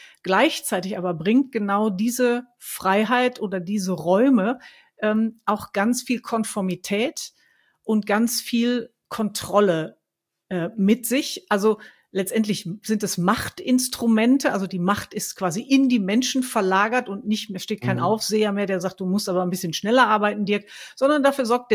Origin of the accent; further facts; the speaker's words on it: Dortmund, North Rhine-Westphalia, Germany; born there; Ich bin gebürtige Dortmunderin.